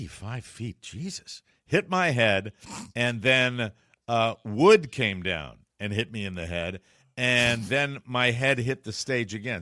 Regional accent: Hartford, Connecticut, United States; I am not from Massachusetts. I am not from Boston. I am from New England, mm-hmm. but I'm from Hartford, Connecticut.

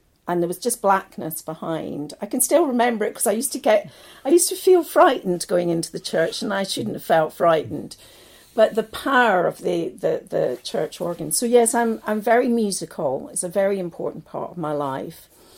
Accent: Leith, Scotland, United Kingdom; I was born in Leith. So that's, if you've ever been to Edinburgh, Leith is where the docks are. So when I was brought up there, it was probably a little bit down at heel.

